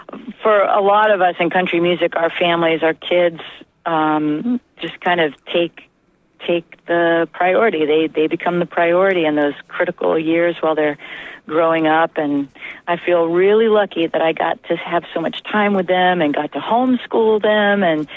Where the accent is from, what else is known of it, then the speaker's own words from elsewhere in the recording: Florida, United States; I've got some friends from my hometown in Florida who are going to try to make it out and who live in the area now.